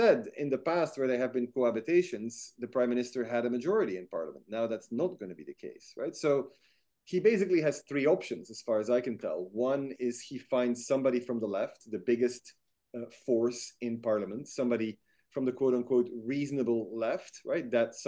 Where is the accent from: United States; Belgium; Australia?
Belgium; I grew up in Belgium, right? So this looks very familiar to me.